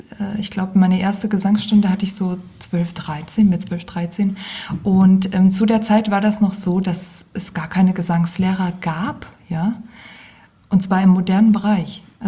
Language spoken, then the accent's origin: German; Geisa, Thuringia, Germany; Ich komme ursprünglich aus Geisa, aus Wiesenfeld. Und das sind ja so 30 Kilometer oder so. Und ja, da ist nicht so viel los wie in Fulda, ne?